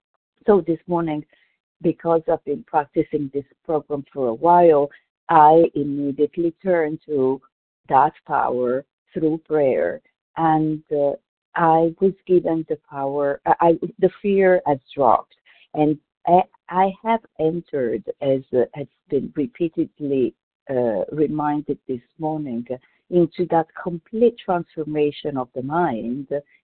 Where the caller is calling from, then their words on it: Davis, California, United States; I am calling from Davis, California.